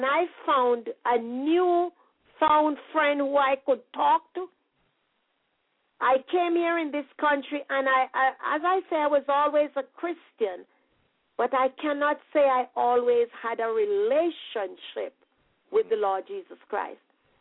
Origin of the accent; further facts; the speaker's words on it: Jamaica; I was born and raised in Jamaica